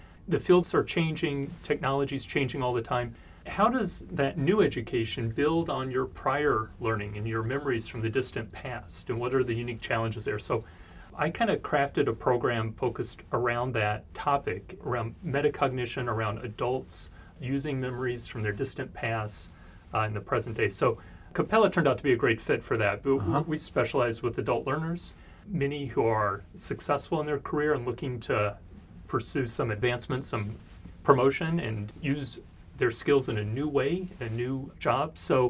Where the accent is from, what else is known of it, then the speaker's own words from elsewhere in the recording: Springfield, Missouri, United States; also born or lived in Edgefield, South Carolina; Yeah, family's from Springfield, Missouri.